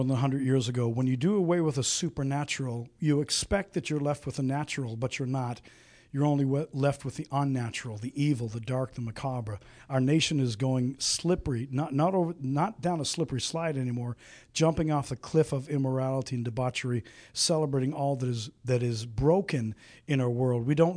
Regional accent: Canada; now in United States; I am an American citizen by choice, not by birth. I was born and raised in Canada, came to America the legal way, the expensive way, through lawyers and fees and thousands of dollars, and eventually got a green card and became a citizen

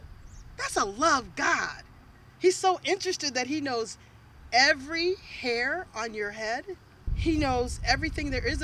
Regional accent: Wheaton, Illinois, United States; I grew up in Wheaton, so Aurora is a part of my area where I grew up in. I was raised by a single mother, six kids.

